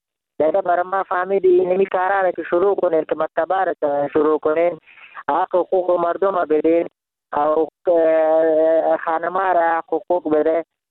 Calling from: Jalalabad, Nangarhar, Afghanistan; من خودم افغان هستم، ننگرهار هستم، از خواهر شهر جلال‌آباد بهار.

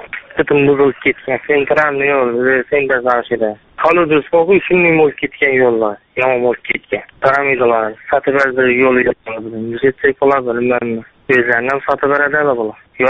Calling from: Hazorasp, Khorezm Region, Uzbekistan; Men Xazarastdanman.

